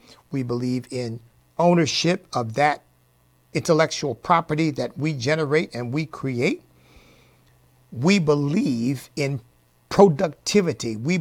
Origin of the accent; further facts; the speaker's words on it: United States; But I don't want to live in Israel. I'm an American.